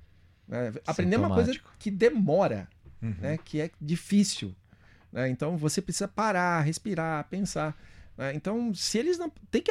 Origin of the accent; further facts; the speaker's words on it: Santos, São Paulo, Brazil; Eu sou lá de Santos, né?